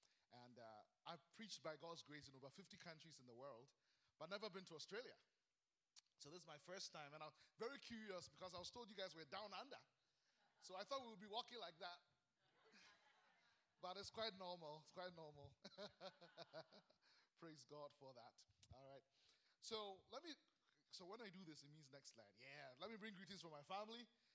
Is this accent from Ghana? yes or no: yes; Ghana; now in Canada; But we like to say we're from Ghana, because we're originally from Ghana.